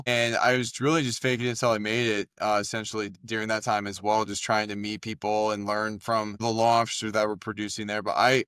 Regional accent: Canby, Oregon, United States; And when I got to college, I came from Canby, Oregon, small town.

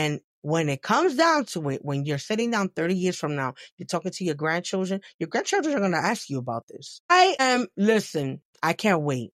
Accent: New York, United States; Listen, I'm a New Yorker. We're part of the pause game.

